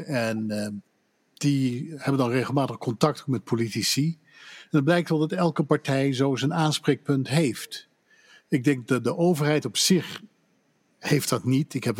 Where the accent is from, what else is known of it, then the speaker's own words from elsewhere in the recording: Netherlands; moved away; Maar je kunt gewoon sommige Kamerleden benaderen als Nederlander in den vreemde in het buitenland